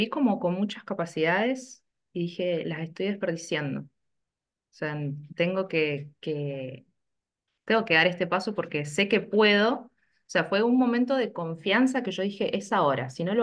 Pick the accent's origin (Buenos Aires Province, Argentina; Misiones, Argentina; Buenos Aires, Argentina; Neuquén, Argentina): Neuquén, Argentina; Yo vivo en Neuquén, soy de Neuquén